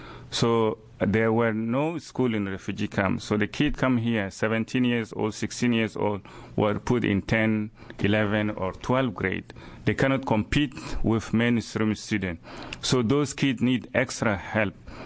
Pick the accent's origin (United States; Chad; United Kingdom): Chad; I am originally from Chad.